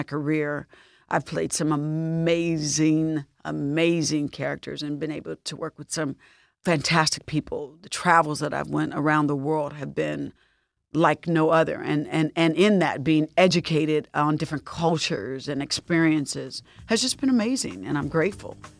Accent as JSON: {"language": "English", "town": "Indianapolis", "region": "Indiana", "country": "United States", "said": "Yeah, because the family was in Chicago and I'm from Indianapolis, Indiana, Midwest."}